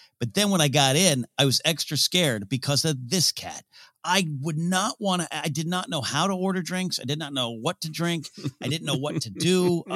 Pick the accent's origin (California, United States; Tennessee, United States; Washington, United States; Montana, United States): California, United States; Arroyo Grande; Even though there was two local bars in my hometown in the Arroyo Grande Village.